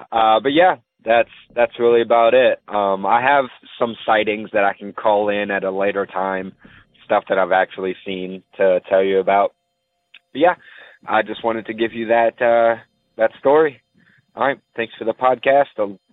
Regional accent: Shepherdsville, Kentucky, United States; I'm from Shepherdsville, Kentucky. This is my first time calling.

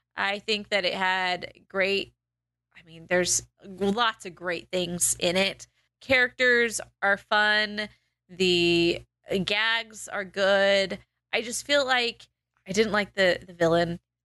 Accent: United States; kings are bad because I'm an American.

